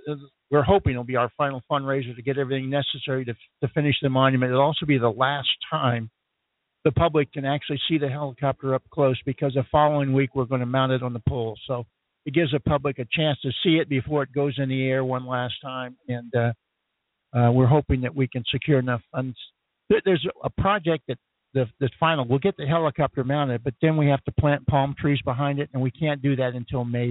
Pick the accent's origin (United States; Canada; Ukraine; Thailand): United States; California; moved away as an adult; also born or lived in Arizona; now in Las Cruces, United States; I came here originally from California. I spent 4 years in Arizona, then I moved to New Mexico.